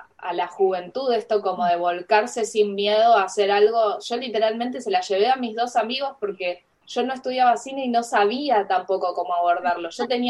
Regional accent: Lomas de Zamora, Buenos Aires Province, Argentina; porque yo soy de Lomas también

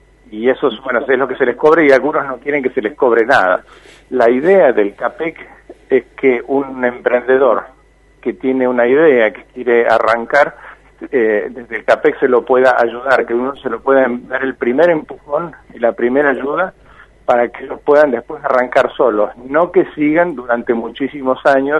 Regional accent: Argentina; nosotros como argentinos, como sociedad argentina

